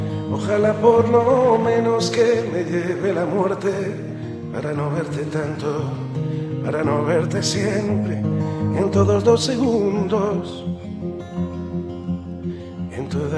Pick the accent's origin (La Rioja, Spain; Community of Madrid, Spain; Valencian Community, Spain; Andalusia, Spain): Community of Madrid, Spain; Madrid; los que somos de allí, de Vallecas, ¿no?